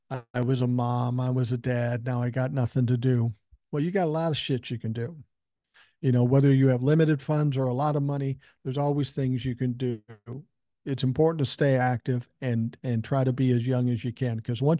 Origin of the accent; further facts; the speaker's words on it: Minneapolis, Minnesota, United States; I said, well, I was raised in South Minneapolis, so I come by that naturally.